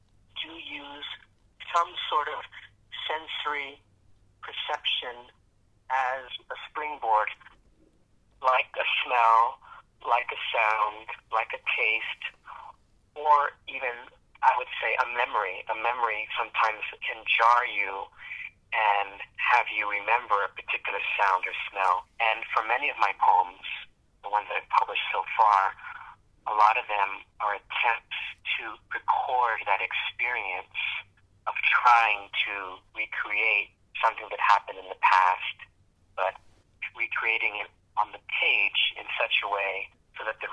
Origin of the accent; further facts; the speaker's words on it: San Francisco, California, United States; because I grew up in San Francisco, my mother was in San Francisco, I was in Berkeley